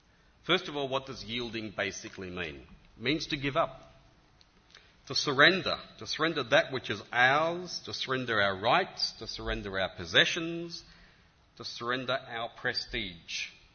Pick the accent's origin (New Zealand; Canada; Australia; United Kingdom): Australia; accent: Australian; an Australian-American dictionary, because I think he was the only one who could really understand my accent.